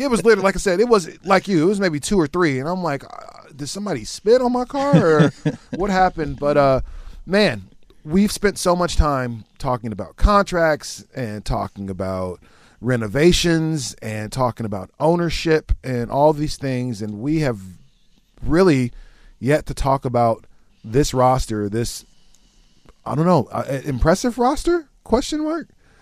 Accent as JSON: {"language": "English", "town": "Portland", "region": "Oregon", "country": "United States", "said": "I'm from Portland."}